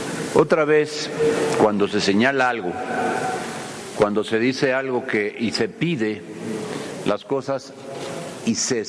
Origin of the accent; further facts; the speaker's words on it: Veracruz, Mexico; Yo soy de Veracruz, y él también, esa parte del sureste de Veracruz